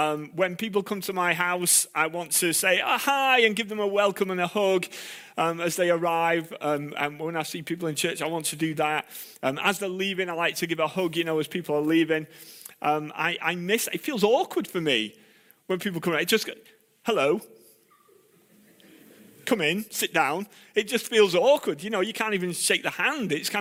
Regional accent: United Kingdom; We're British, and, you know, a handshake is all right, and some don't even want that.

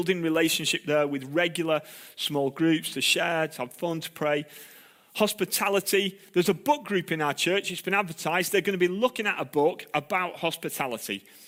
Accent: United Kingdom; We're British, and, you know, a handshake is all right, and some don't even want that.

